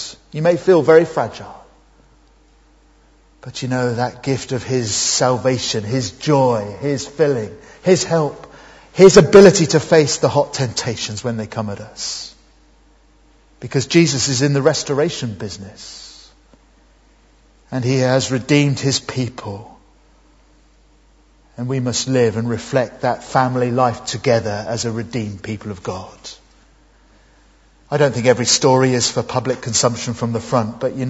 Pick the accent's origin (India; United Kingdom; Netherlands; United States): United Kingdom; But hey, we're just British, most of us at least.